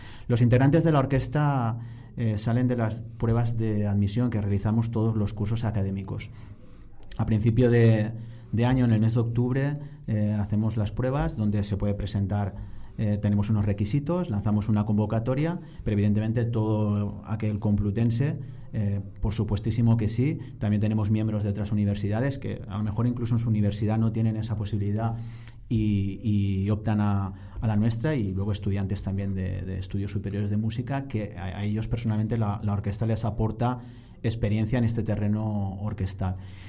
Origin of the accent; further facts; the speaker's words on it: Valencia, Valencian Community, Spain; que soy de Valencia, no de Valladolid